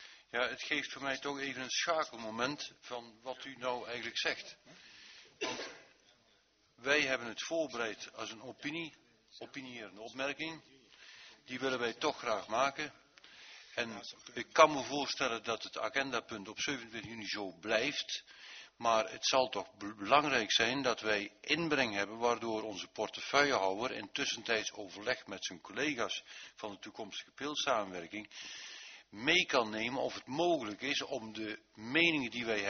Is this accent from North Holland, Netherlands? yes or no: no; North Brabant, Netherlands; Om in deze tijd en als Brabander en als Brabantse gemeente iets apart te doen